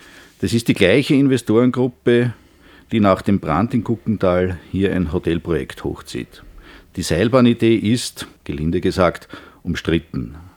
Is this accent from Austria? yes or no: yes; Graz, Styria, Austria; wir sind beide Grazer oder stammen beide aus Graz.